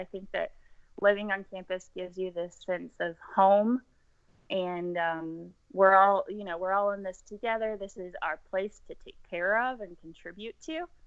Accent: Tennessee, United States; So, like I mentioned earlier, I grew up in West Tennessee, and I'm a first-generation college student

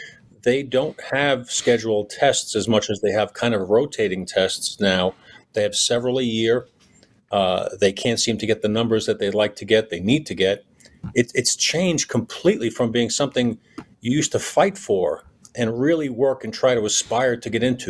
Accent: Queens, New York, United States; I mean, I grew up in Queens and I ultimately had to move out to get a house.

